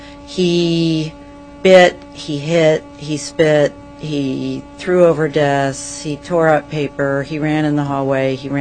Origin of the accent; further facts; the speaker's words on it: Anchorage, Alaska, United States; I'm from Anchorage, Alaska.